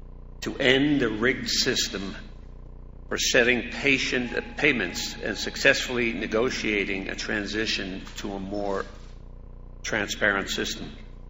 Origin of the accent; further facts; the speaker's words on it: New York, United States; As a New Yorker, I'm very proud to be here today with the New York Attorney General